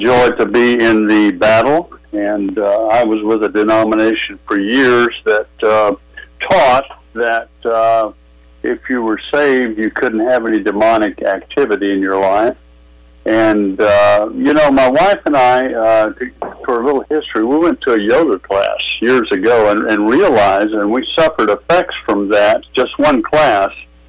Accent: Norman, Oklahoma, United States; I do ministry in my hometown near Oklahoma City, Norman

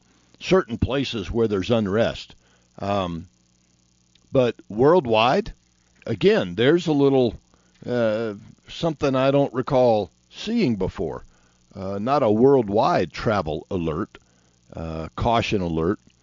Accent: Florida, United States; also born or lived in Carolinas; when I grew up in Florida and even in the Carolinas, I spent time

